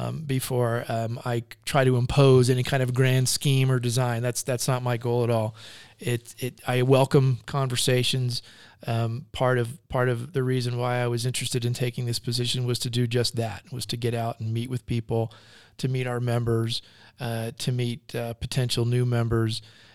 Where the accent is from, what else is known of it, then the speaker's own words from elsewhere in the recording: New York, United States; growing up in New York area and living in two of the most horrific places you can imagine for traffic, Southern California and Virginia, DC area.